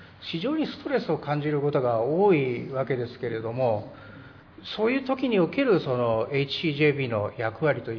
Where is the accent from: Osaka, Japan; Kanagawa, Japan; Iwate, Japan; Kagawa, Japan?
Kanagawa, Japan; Yokohama; 神奈川県の横浜市から参りました